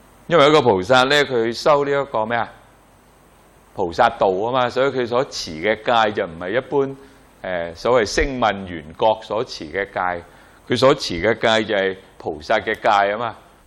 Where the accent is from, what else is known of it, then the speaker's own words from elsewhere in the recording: China; 我哋中國人最叻噶嘛